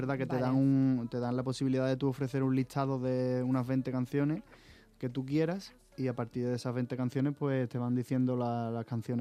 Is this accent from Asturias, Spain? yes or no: no; Andalusia, Spain; mi tierra, Andalucía